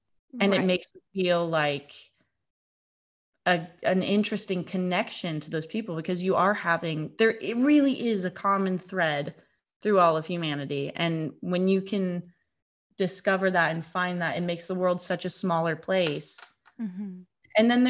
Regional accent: United States; I mean, the fact that, you know, as an American, this country's only a couple hundred years old.

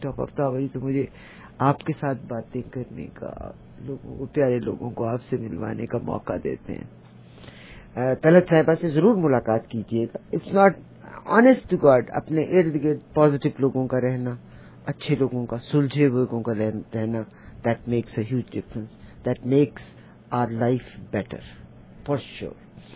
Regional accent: Pakistan; and یہ پاکستان میں, میں بھی پاکستان سے ہوں

